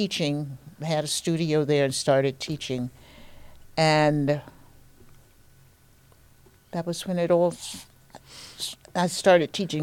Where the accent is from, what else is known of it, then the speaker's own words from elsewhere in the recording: Shreveport, Louisiana, United States; Growing up in Shreveport, Louisiana, I listened to all kinds of music, country.